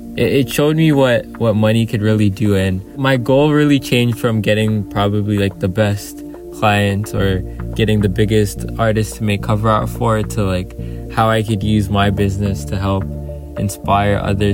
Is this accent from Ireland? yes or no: no; Toronto, Ontario, Canada; also born or lived in New York, United States; I grew up in Toronto, but I was born in New York. So my parents actually immigrated from Uganda to go do school in New York